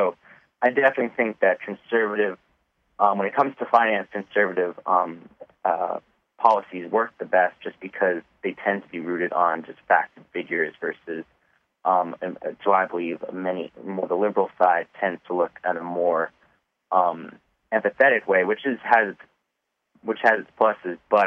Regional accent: New York, United States; You know, he's from New York. I'm from New York, and I've kind of known of him for a long time.

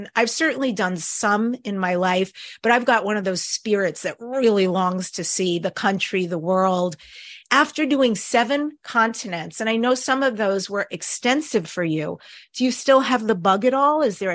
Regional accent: New York, United States; I'm originally from New York. That's a big New York term.

